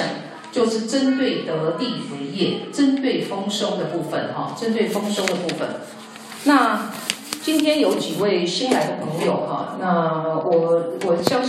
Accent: Zhongli, Taoyuan, Taiwan; moved away; 我以前在台湾的时候呢，那小时候住在中立

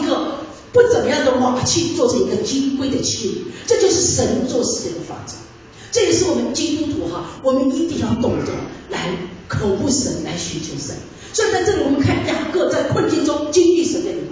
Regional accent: China; 就我们中国人常常讲蒙福过年了

